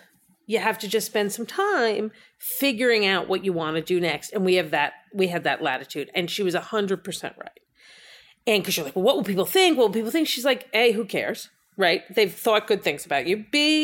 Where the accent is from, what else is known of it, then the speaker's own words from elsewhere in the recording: Long Island, New York, United States; And when I was a kid, I grew up on Long Island and there were little stables everywhere.